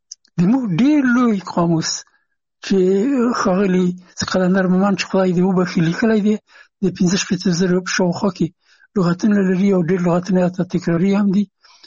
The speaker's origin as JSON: {"language": "Pashto", "country": "Afghanistan", "said": "هغه زه نه پېژندلم چې زه هم افغان یم، ما ته یې نه پېژندو چې افغان یم."}